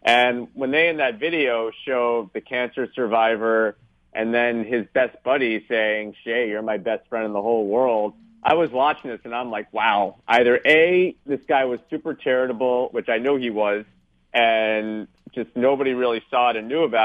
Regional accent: United States; I lived in Canada for a year and I loved it, and I'm from the United States

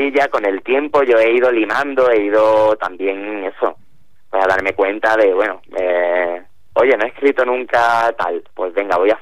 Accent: Cádiz, Andalusia, Spain; Yo, teniendo en cuenta que yo soy gaditano

